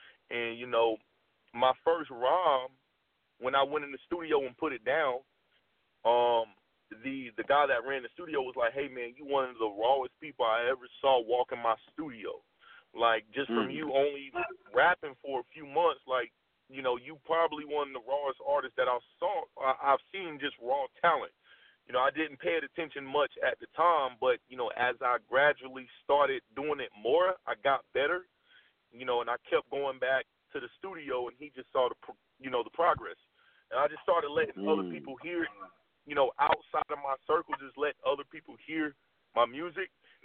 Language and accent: English; Poplar, South Carolina, United States; So I'm born and raised in a small town called Poplar, South Carolina. It's probably 10, 15 minutes away from Myrtle Beach, South Carolina. So when I speak to people, I usually say Myrtle Beach so they can know where I'm located.